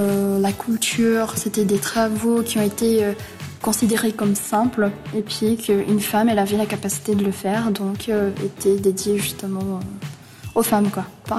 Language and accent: French; Brazil; j'ai 19 ans, je viens du Brésil et je suis opératrice en informatique en deuxième année